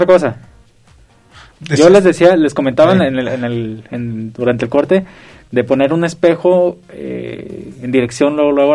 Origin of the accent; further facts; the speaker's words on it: Mexico; somos mexicanos al fin de cuentas.